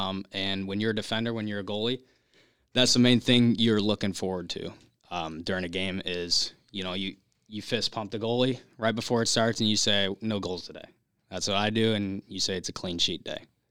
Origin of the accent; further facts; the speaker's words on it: Chesterfield, Missouri, United States; I am from Chesterfield, Missouri.